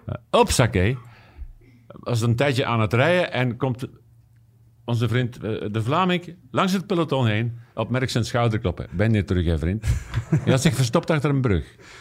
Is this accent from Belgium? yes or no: yes; Belgium; Ik hoop uit de grond van mijn hart en als Belg